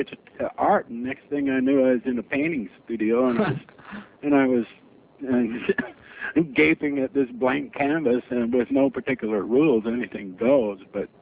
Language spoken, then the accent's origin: English; Utah, United States; moved away as an adult; my background is I came from Utah down into California in about 1966 to teach college.